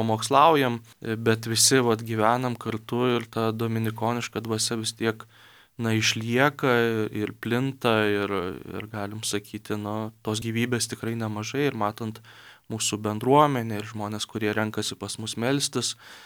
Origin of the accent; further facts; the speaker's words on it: Samogitia, Lithuania; didžioji dalis netgi šiandien dominikonų esame žemaičiai